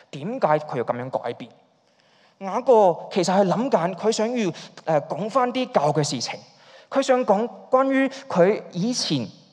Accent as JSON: {"language": "Chinese", "country": "Hong Kong", "said": "我们香港人的家庭都是这样，家庭内部的冲突都是不容易处理的。"}